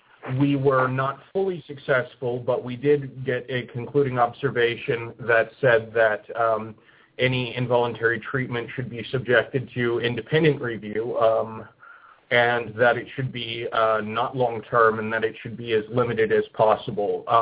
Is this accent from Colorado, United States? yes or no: yes; Colorado, United States; I am from the Colorado area originally.